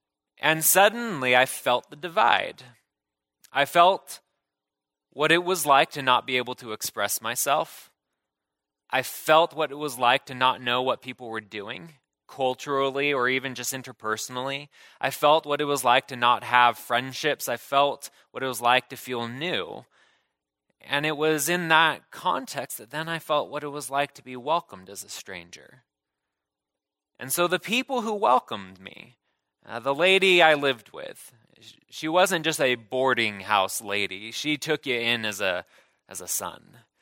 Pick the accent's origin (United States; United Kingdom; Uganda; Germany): United States; Reno, Nevada; I was born and raised in Reno, Nevada. So just, you know, a hop, skip, and a jump or so away.